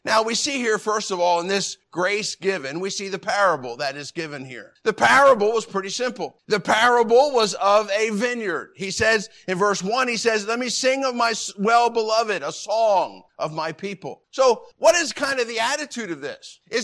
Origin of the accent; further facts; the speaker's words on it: Pennsylvania, United States; You know, growing up in Pennsylvania, my first job and job through high school was working for a farmer who had a roadside fruit and produce stand along the highway.